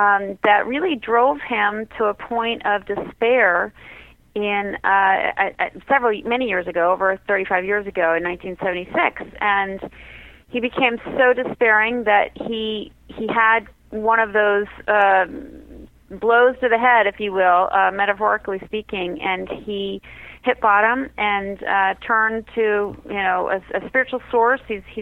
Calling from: Brentwood, California, United States; I live in Brentwood.

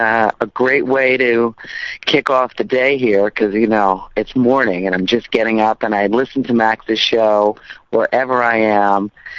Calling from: Dubai, United Arab Emirates; Hi, Sophie. I'm calling in from Dubai.

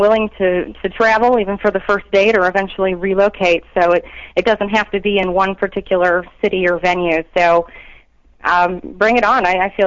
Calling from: St. Louis, Missouri, United States; St. Louis.

